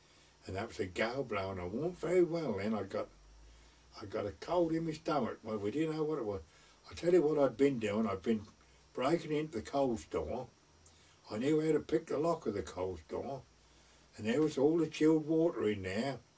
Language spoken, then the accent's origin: English; East of England, United Kingdom; I said, well, he recognised my voice, where I come from. I said, he told me I come from North Essex.